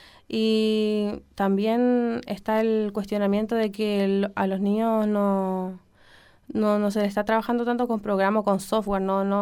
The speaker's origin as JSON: {"language": "Spanish", "town": "Osorno", "region": "Los Lagos", "country": "Chile", "said": "estoy en tercero de Educación Diferencial, tengo 22 años, soy de acá de Osorno."}